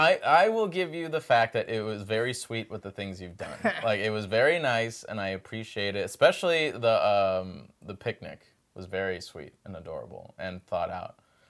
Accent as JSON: {"language": "English", "region": "Midwest", "country": "United States", "tie": "born or raised there", "said": "I grew up in the Midwest."}